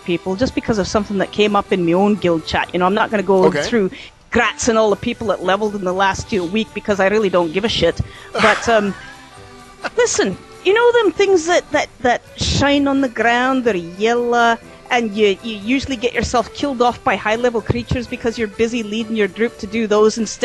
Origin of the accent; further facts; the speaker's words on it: Canada; Oh, well, first of all, I'm Canadian